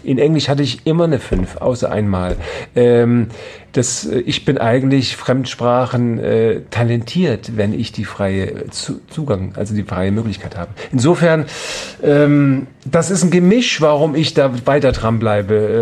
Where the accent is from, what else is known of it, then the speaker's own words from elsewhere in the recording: Memmingen, Bavaria, Germany; born there; Memmingen, mein Geburtsort, das konnte ich nie aussprechen. Wo bist du geboren? In Memmingen.